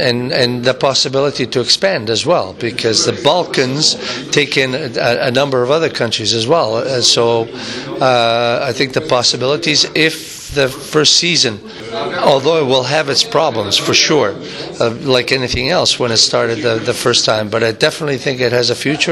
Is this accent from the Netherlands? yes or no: no; Canada; now in Europe; although I'm Canadian, I've been living in Europe for the last 20 years, and I'm European now. Although I have a Canadian passport, but I'm European.